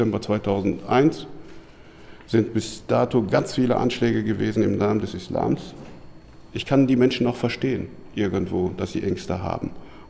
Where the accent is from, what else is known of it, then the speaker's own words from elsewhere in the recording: Münster, North Rhine-Westphalia, Germany; Ich bin aufgewachsen in Kinderhaus zwischen den Hochhäusern und bin 42 Jahre